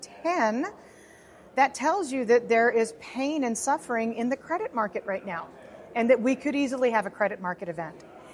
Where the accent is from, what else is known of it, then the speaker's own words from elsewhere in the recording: United States; And I'm an American. I kind of like the greenback.